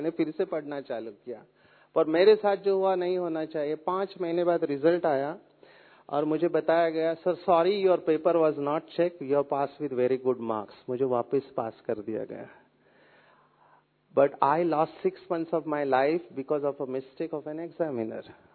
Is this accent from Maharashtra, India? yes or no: yes; Mumbai, Maharashtra, India; first language Marathi; Hindi is a second language; I am from Mumbai. I am born and brought up from a slum area of. मैं झोपड़पट्टी में बड़ा हुआ हूँ. मेरे माँ बाप पढ़े लिखे नहीं है. Till 10th standard I studied in Marathi, which is my mother tongue.